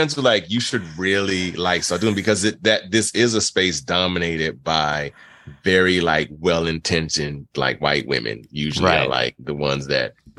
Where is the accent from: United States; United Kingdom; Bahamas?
Bahamas; Nassau, New Providence; born there; I was born in the Bahamas, born in Nassau, Bahamas.